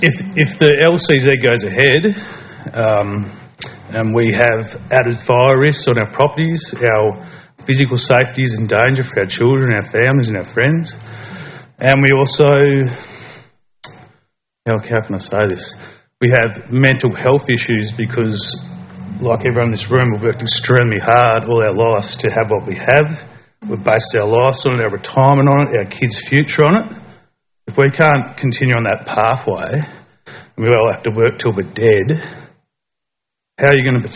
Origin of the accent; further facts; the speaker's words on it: Snug, Tasmania, Australia; I'm from Snug.